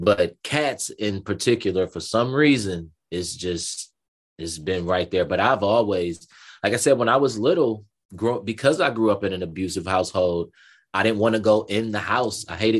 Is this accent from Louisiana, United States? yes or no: no; Detroit, Michigan, United States; also born or lived in Los Angeles / Washington State; now in Atlanta, United States; No, I live in Atlanta, and I'm traveling some everywhere actually, but I was originally from Detroit, Michigan. That's where I was born. I lived in Detroit for a while. I moved to California.